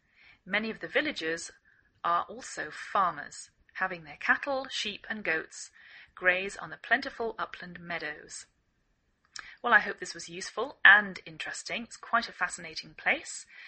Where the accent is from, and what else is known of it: England, United Kingdom; now in United States